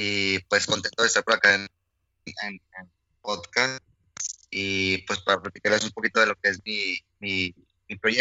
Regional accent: Mexico; que es el regional mexicano de donde yo soy

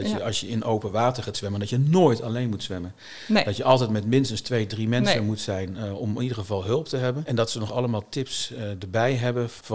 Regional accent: Gelderland, Netherlands; Ja, ik kom uit het bos. Ik kom van de Veluwe.

